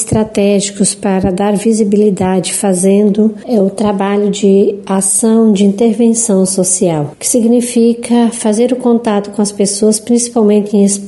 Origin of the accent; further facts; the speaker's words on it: Amazonas, Brazil; Nós, que somos aqui do Amazonas